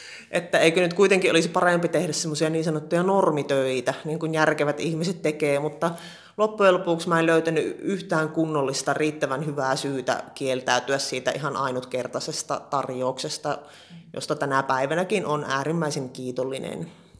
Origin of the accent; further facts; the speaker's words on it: Kuopio, North Savo, Finland; born there; Ja näin sitten lopulta työllistyin Kuopioon, josta olen itse syntyjäni lähtöisin.